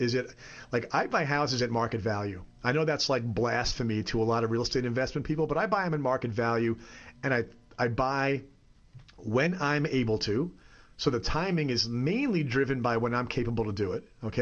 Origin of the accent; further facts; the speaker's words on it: New York, United States; So I'm from New York.